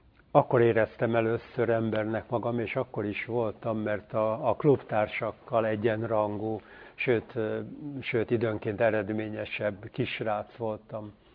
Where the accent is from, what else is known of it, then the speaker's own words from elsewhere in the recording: Budapest, Hungary; Gyerekkorom az a Budán, Dél-Budán volt, a Móricz Zsigmond körtéren.